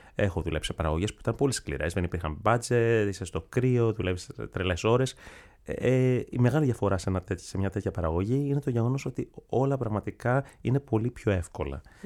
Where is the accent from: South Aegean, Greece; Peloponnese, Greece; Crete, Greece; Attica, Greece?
Attica, Greece; Athens; Γεννήθηκα μεγάλο σε Αθήνα, πήγα πανεπιστήμιο εδώ στο τμήμα των θεατρικών σπουδών της φιλοσοφικής